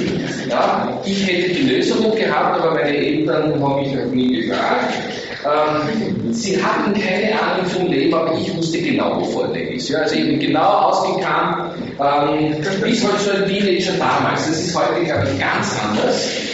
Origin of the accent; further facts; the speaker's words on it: Graz, Styria, Austria; ich komme aus Graz, aus der Steiermark